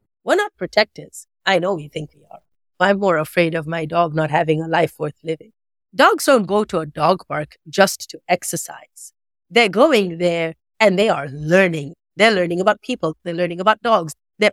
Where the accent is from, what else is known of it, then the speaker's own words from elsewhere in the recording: Kenya; I was born and raised in Kenya, in East Africa.